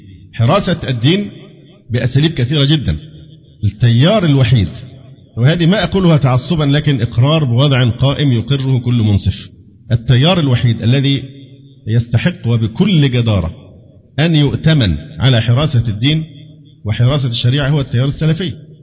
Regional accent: Egypt; مسمار جحا اللي ينفع عندنا في مصر اللعب بهذه الورقة

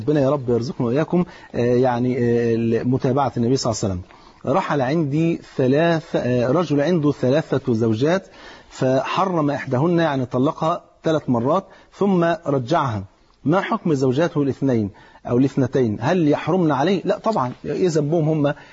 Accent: Egypt; يقول لك حتى المثل عندنا في مصر ليه يقول بيع رخيص تبيع اكتر تكسب اكتر

